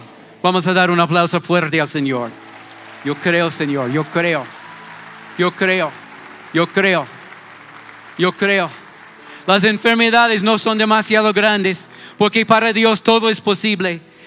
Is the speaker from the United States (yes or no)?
yes; Pittsburgh, Pennsylvania, United States; born there; cuando yo era niño de 3 años, toda mi familia era católica. Estuvimos en Pensilvania, en Pittsburgh, donde yo nací.